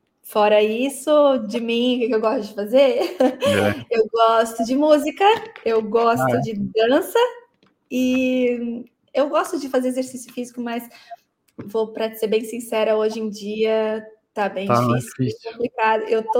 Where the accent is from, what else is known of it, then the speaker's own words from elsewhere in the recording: Imbituba, Santa Catarina, Brazil; moved away as an adult; now in Australia; Sou natural de Imbituba